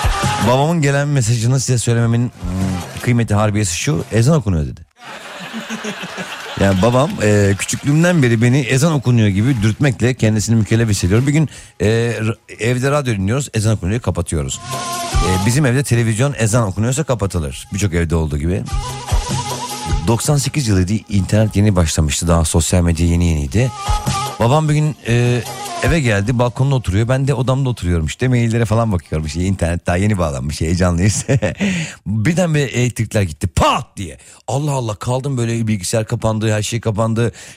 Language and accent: Turkish; Istanbul, Turkey; O rahmetli valide Reşari'ye peder Niksallı. Ana babadan Tokatlıyız. Doğma büyüme İstanbulluyuz ama yüreğimiz, kökümüz orada.